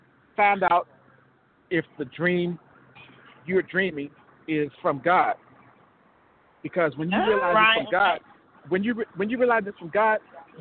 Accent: Cleveland, Ohio, United States; now in Georgia, United States; I'm originally from Cleveland, Ohio. I've lived a lot of places, but I'm from Cleveland, Ohio, and I've been living in Georgia for about 8 years.

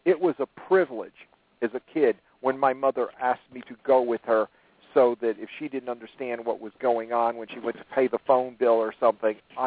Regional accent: Connecticut, United States; now in South Carolina, United States; I'm originally from Connecticut.

